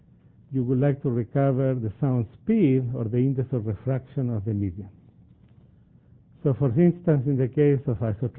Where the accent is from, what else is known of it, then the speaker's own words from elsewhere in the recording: Chile; I come from Chile originally that has given a lot of data, unfortunately, for earthquakes.